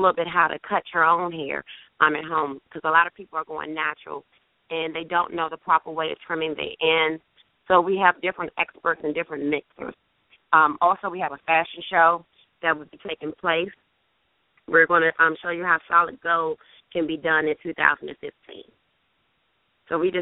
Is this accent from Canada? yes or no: no; Washington, District of Columbia, United States; I'm deeply rooted in the Woodbridge community here in Northeast, but I grew up in Upper Northwest.